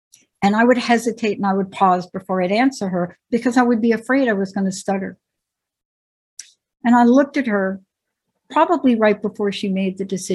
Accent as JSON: {"language": "English", "region": "New York", "country": "United States", "said": "But I'm 17 and I'm roaming around New York City. And I'm from New York."}